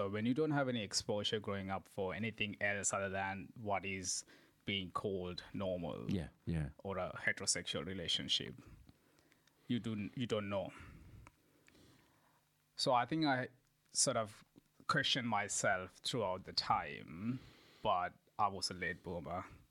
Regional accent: Negombo, Western Province, Sri Lanka; I grew up in Sri Lanka.

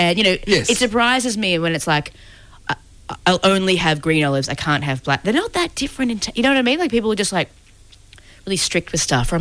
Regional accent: Thornbury, Victoria, Australia; now in Preston, Australia; Also, we're … from Thornbury, now in Preston.

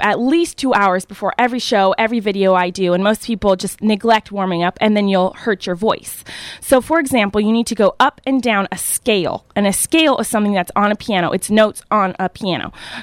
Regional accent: Tacoma, Washington, United States; I'm from Tacoma, Washington.

